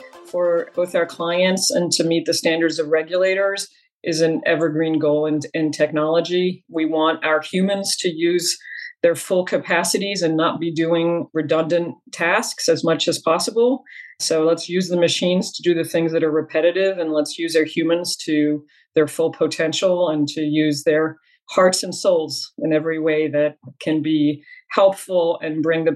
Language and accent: English; France; So I was born and raised in France. My father is from a French working class family outside of Paris. My mom is American and from a conservative Jewish family in New York